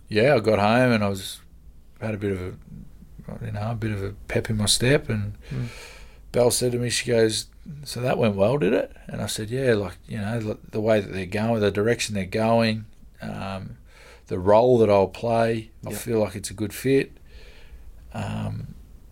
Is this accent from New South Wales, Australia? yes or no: no; Queensland, Australia; I'm still a Queenslander and I still support that side.